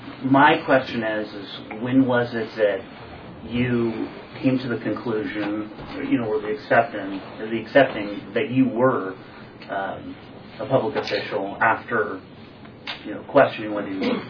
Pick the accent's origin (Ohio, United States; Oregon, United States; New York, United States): Oregon, United States; Roseburg; I come from Roseburg.